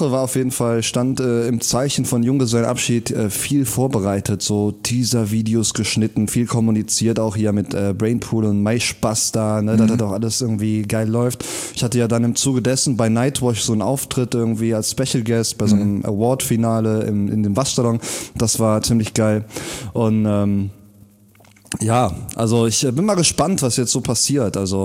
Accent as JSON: {"language": "German", "region": "North Rhine-Westphalia", "country": "Germany", "tie": "born or raised there", "said": "der hieß aber irgendwie bei uns im Rheinland Hans Muff."}